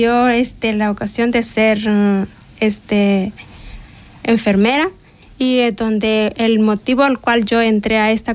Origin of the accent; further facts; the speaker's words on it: San José el Carao, Chalatenango, El Salvador; Pues yo soy de un cantón que se llama San José el Carao, La Reina, Chalatenango.